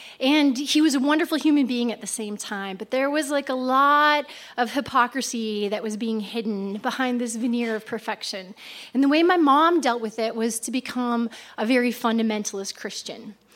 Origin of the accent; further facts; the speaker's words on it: Whitefish, Montana, United States; So when I was 14 years old, I grew up in Whitefish, Montana. And one side of the family was fourth generation from there, and the other side of the family is Blackfeet Indian, and they've been there since the land's been there.